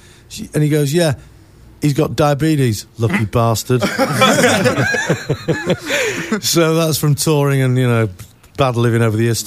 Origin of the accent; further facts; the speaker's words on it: United Kingdom; I'm British